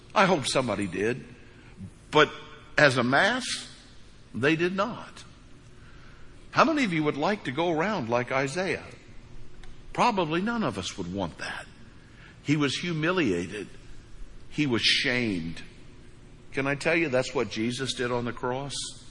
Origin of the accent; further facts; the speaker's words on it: Missouri, United States; now in Florida, United States; I grew up in East Central Missouri. And the benefit of East Central Missouri, we have this weird stuff. It's called grass. I've lived in Florida now 30 years.